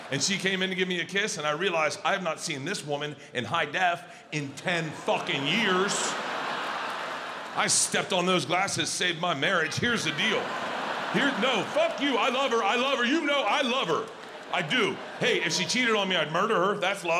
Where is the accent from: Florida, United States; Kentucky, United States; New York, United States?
Florida, United States; Lutz; He's the dumbest person I've ever met, and I grew up in Lutz, okay?